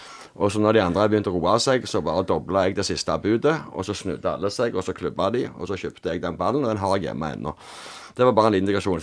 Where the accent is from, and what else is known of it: Lura, Rogaland, Norway